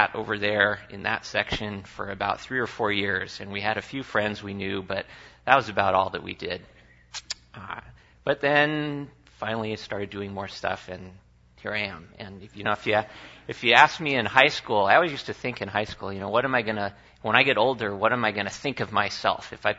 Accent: California, United States; I grew up in Southern California. My parents dragged me to a Presbyterian church very faithfully

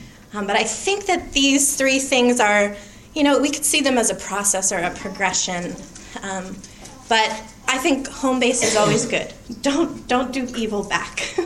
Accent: Ohio, United States; I do, because I grew up in Ohio and we don't care about professional sports there because we have the Ohio State Buckeyes

